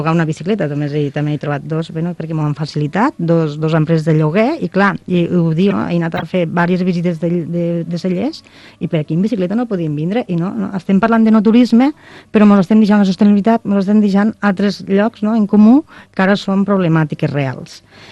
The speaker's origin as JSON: {"language": "Catalan", "region": "Catalonia", "country": "Spain", "said": "jo vinc del Delta, que és molt pla"}